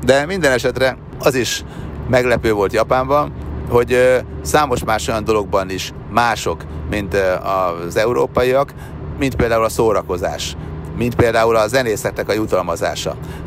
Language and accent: Hungarian; Sopron, Győr-Moson-Sopron, Hungary; hát nem azt mondom, nőttem fel, mert ugye soproni gyerek vagyok